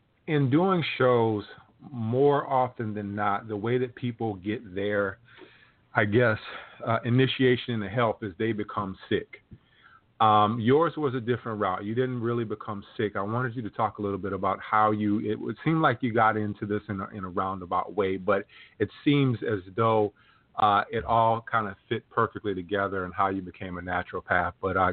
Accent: South Carolina, United States; I'm from South Carolina, so I hear many of those old sayings

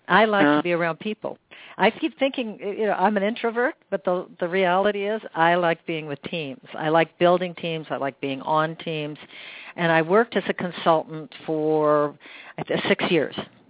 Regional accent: Seattle, Washington, United States; I could go back to my hometown in Seattle.

